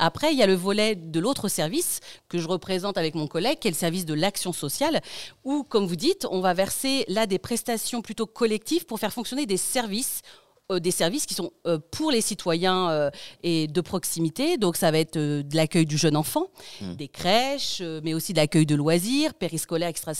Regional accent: Occitanie, France; Voilà, moi, je viens du Tarn-et-Garonne.

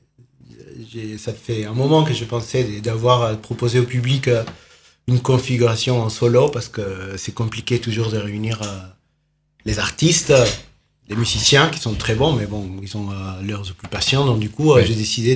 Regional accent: Peru; French is a second language; moved away as an adult; now in France; je dis que je suis péruvien. Je viens du Pérou.

